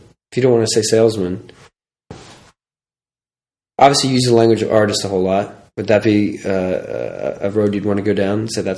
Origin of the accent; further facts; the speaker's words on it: Philadelphia, Pennsylvania, United States; now in Dallas, United States; I grew up in Philadelphia, and there are not churches that are 700 or 800 people in every corner, like in Nashville, where you spend part of the time, and outside of Dallas, where I live.